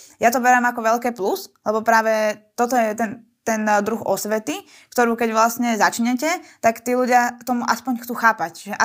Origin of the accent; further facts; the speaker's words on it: Kremnica, Banská Bystrica Region, Slovakia; čo som bola doma v Kremnici